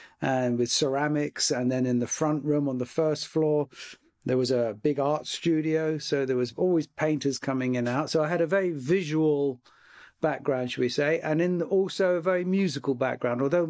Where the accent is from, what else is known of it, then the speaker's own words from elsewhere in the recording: London, United Kingdom; I was brought up in Southeast London in the UK.